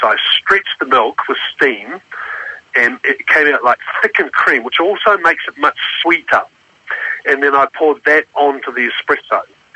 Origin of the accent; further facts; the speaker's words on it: New Zealand; I'm a New Zealander, and we produce lots of milk, you know, and that's part of our culture.